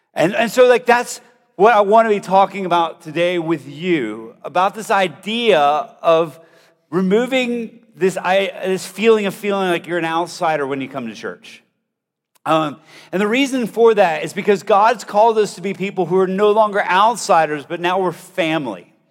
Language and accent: English; Colombia; I grew up in South America, in Colombia, and it was just visibly different that I looked different than everybody else. So like, my family's a family of missionaries. We moved to Colombia before I was even born.